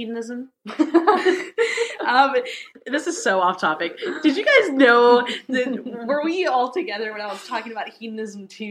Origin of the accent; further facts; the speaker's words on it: California, United States; and he loves it when me and my friend go visit because we're from California.